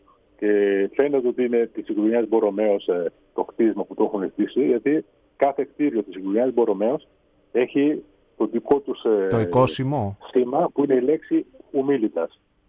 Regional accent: Italy; επειδή γεννήθηκα και μεγάλωσα στην Ιταλία

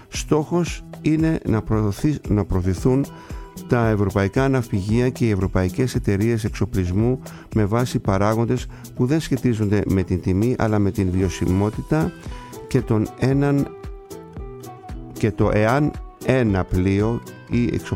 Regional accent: Kasos, South Aegean, Greece; θυμάμαι παιδάκια που ήμασταν, που το τραγουδούσαμε όταν σχολούσαμε από το δημοτικό με τους φίλους μου και εκεί στο νησί, στο νησί μου την Κάσο

